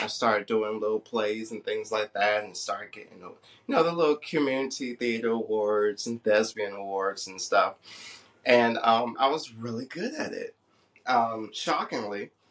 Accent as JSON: {"language": "English", "town": "Albany", "region": "Georgia", "country": "United States", "tie": "born or raised there", "also_born_or_lived": "Clinton, Maryland", "said": "So, I was born in Clinton, Maryland. I was raised in Albany, Georgia. I come from a very, very religious family."}